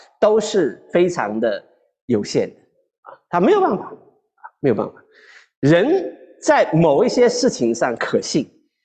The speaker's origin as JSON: {"language": "Chinese", "region": "Zhejiang", "country": "China", "tie": "born or raised there", "said": "我在浙江长大，那浙江是一个沿海的一片的这个城市啊，"}